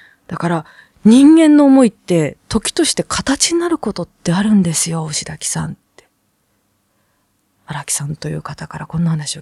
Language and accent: Japanese; Nagano, Japan; born there; 長野で生まれたんですけども、苗字自体、 … は北海道、うん、なんですよ。